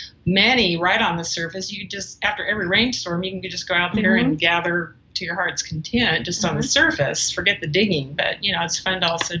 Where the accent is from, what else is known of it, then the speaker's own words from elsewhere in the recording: California, United States; No, we actually, both of us were born and raised in California.